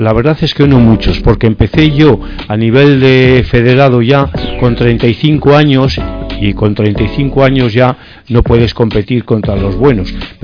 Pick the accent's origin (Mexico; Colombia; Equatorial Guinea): Equatorial Guinea; born there; como soy nacido en Guinea Ecuatorial